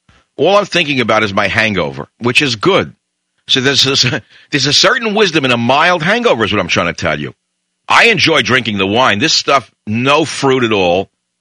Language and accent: English; New York City, New York, United States; Now, I grew up in New York, okay?